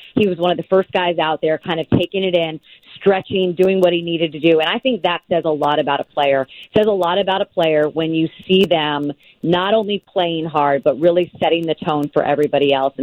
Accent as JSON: {"language": "English", "town": "Fort Lauderdale", "region": "Florida", "country": "United States", "tie": "born or raised there", "said": "I grew up in Fort Lauderdale, so I spent a lot of time also really cheering for the Miami Dolphins."}